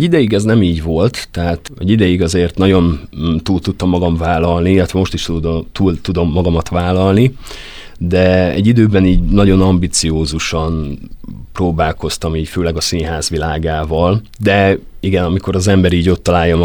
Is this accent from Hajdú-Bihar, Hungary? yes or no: yes; Debrecen, Hajdú-Bihar, Hungary; now in Miskolc, Hungary; Debrecenben születtem, ott nőttem fel, aztán mégis a kulturális antropológia miatt kerültem a Miskolci Egyetemre, meg aztán Miskolcra.